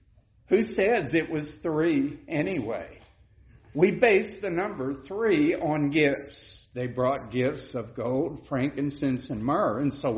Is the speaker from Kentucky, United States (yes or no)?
yes; Kentucky, United States; I know Danny's from Kentucky and I'm from Kentucky.